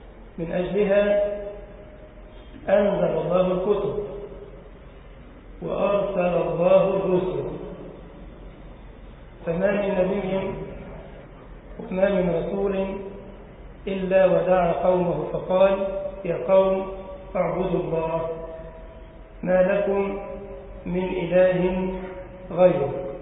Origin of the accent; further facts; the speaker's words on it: Egypt; اللهم جنب بلدنا مصر وأهلها الفتن ما ظهر منها وما بطن.